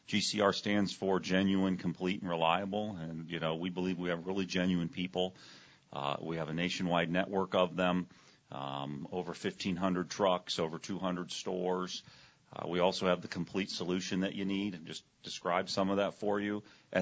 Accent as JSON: {"language": "English", "town": "Akron", "region": "Ohio", "country": "United States", "tie": "born or raised there", "said": "Well, I grew up in Akron, Ohio, and my grandfather was a tire builder for the Firestone Tire and Rubber Company."}